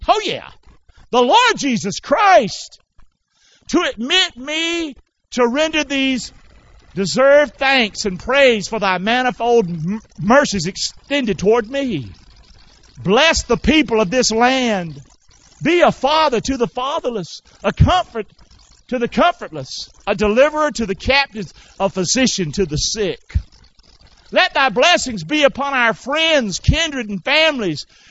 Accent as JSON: {"language": "English", "town": "Rockingham", "region": "North Carolina", "country": "United States", "tie": "born or raised there", "said": "Where I grew up in North Carolina, Fayetteville. I grew up in Rockingham, Fort Bragg."}